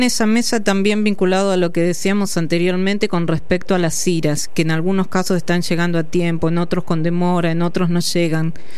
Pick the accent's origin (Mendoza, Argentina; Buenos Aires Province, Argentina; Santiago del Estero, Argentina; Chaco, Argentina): Buenos Aires Province, Argentina; Carlos Casares; nosotras somos las dos de Carlos Casares, te cuento.